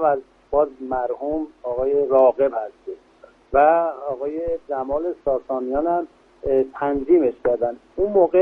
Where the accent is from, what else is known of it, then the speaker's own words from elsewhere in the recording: Iran; born there; ما تو ایران به دنیا اومدیم، تو ایران هم باید از دنیا بریم.